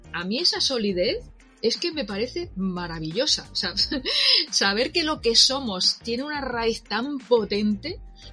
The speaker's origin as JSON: {"language": "Spanish", "region": "Andalusia", "country": "Spain", "said": "yo soy andaluza. Cuando yo era pequeña, todas las casas había, pues a la puerta, un crucifijo."}